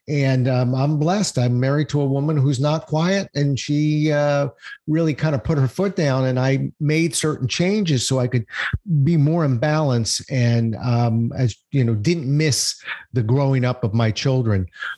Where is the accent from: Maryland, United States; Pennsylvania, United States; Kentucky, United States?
Maryland, United States; Silver Spring; I've never lived more than 20 minutes from where I was born. So I was born in Silver Spring, Maryland, of all places.